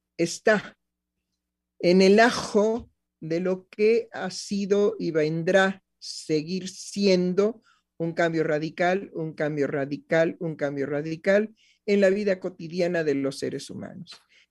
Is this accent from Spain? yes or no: no; Mexico; tenemos que hacernos como se dice en mi país, en México, de la vista gorda